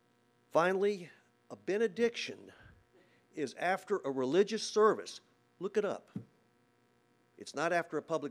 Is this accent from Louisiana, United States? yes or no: yes; Grand Coteau, Louisiana, United States; I'm from Grand Coteau.